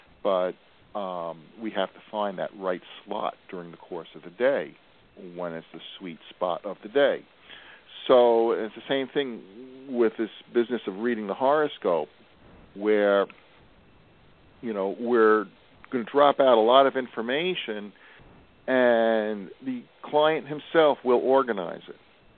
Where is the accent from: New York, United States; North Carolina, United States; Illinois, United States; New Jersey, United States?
New Jersey, United States; accent: North Jersey; Now, I come from North Jersey, so my B's sound like D's. I come from the land of D's, Dem, and Do's.